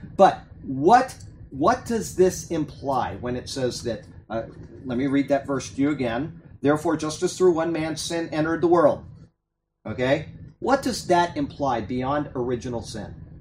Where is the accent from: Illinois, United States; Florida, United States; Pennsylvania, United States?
Florida, United States; Sarasota; I was raised in Sarasota, Florida. I went to Philippi Shores Elementary School. I went to Brookside Junior High School, and I went to Riverview High School.